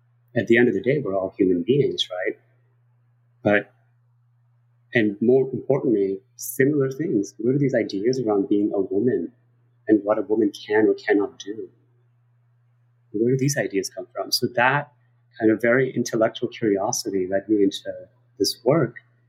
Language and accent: English; New York City, New York, United States; I can't remember how many times I've been told to go back to my country, you know, being an American.